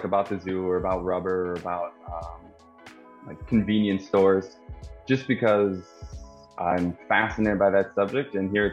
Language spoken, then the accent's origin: English; United States; now in Saigon, Vietnam; I'm an American who's writing and editing in Saigon.